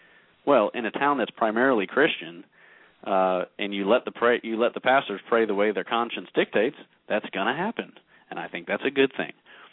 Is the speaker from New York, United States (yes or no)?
yes; New York, United States; which incidentally is right next to my hometown in Western New York